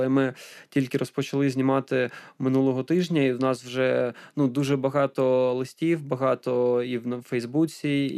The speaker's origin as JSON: {"language": "Ukrainian", "town": "Donetsk", "region": "Donetsk Oblast", "country": "Ukraine", "tie": "born or raised there", "said": "да я сам з Донецька"}